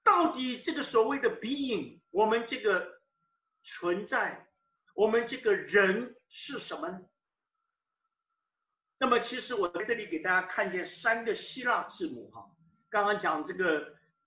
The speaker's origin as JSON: {"language": "Chinese", "country": "China", "said": "那么这些东西，我们中国人统称为把它叫做"}